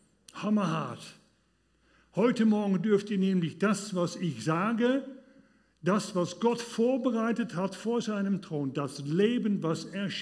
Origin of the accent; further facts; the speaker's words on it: Netherlands; German is a second language; ich bin ja Niederländer, das hat man ja gehört, mein Akzent und so weiter. Vertusche ich auch nicht, das ist mein Charme, werde ich auch nicht mehr verbessern.